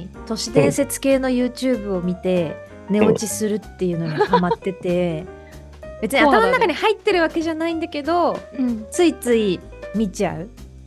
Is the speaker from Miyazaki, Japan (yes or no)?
yes; Miyazaki, Japan; 私、宮崎県出身で、